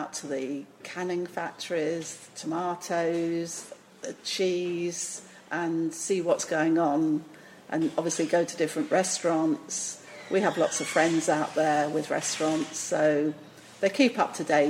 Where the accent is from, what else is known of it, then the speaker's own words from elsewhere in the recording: England, United Kingdom; being an English rose as I am, very pale, I have to sit inside to eat anything.